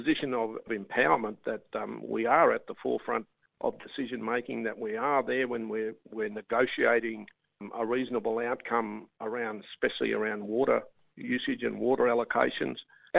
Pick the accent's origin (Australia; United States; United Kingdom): Australia; Shepparton, Victoria; I'm from Shepparton, yes.